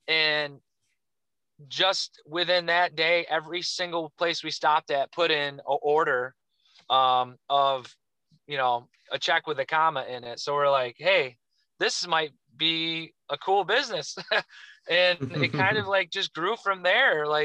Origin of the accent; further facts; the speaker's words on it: New York, United States; Yeah, so I grew up in the Finger Lakes. I mean, I've been breathing the air in this region since I was born.